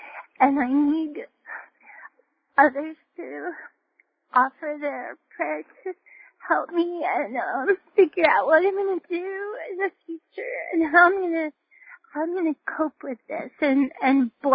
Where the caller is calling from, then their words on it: Richmond, Virginia, United States; I'm calling from Richmond, Virginia.